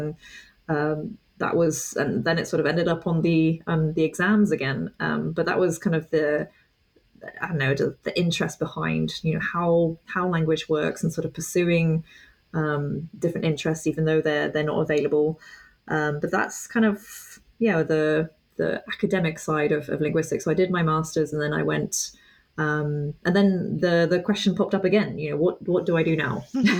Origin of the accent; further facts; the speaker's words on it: England, United Kingdom; also born or lived in France; growing up in England. And I just always really liked, if I take a step back, I used to live in France when I was little for about 6 years. So I could already speak French. And then when we moved back to England